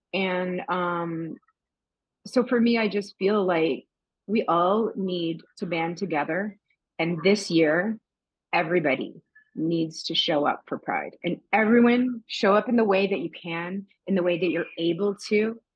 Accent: Canada; you know, I'm Canadian

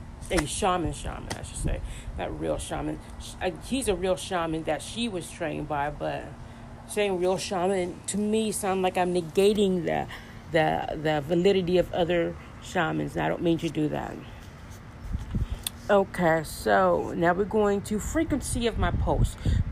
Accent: Kansas, United States; It's I just barefoot growing up in Kansas, just outside barefoot.

